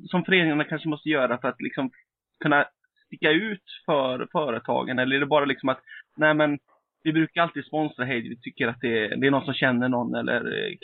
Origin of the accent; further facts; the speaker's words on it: Uddevalla, Västra Götaland County, Sweden; Jag är från Uddevalla och har spelat själv i Kroppskultur